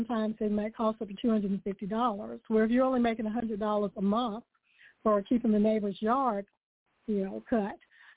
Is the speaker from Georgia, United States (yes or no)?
yes; Atlanta, Georgia, United States; When I was growing up in the Atlanta area, I worked for a company called Winn-Dixie